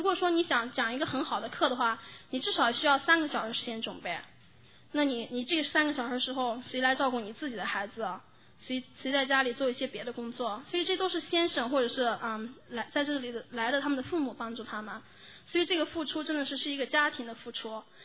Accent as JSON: {"language": "Chinese", "region": "Xinjiang", "country": "China", "said": "我这个人就我是新疆人，所以别人说，哦，蛮夷之地来的女子。所以我确实有点这个蛮味儿。"}